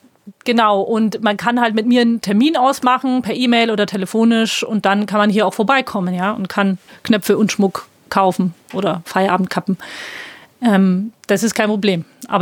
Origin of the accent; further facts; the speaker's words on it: Bavaria, Germany; ich komme eigentlich aus Franken. Mhm. Ich bin in Mittelfranken groß geworden und bin dann nach Bamberg gegangen, nach Oberfranken zum Studieren. Und jetzt wohne ich in Bayerisch-Schwaben.